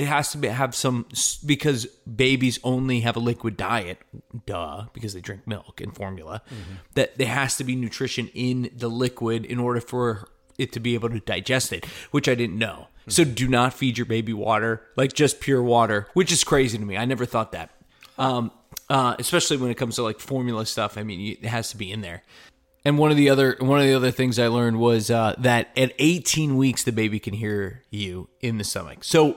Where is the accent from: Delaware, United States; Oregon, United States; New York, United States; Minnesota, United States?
New York, United States; also born or lived in Connecticut; I'm from New York, right. Connecticut, East Coast.